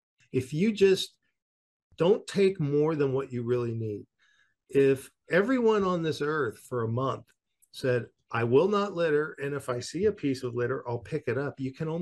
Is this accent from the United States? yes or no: yes; West Coast, United States; accent: West Coast